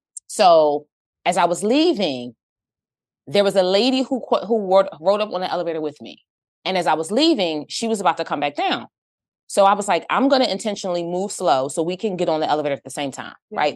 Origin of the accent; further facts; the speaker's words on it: Philadelphia, Pennsylvania, United States; I tell her I'm from Philly.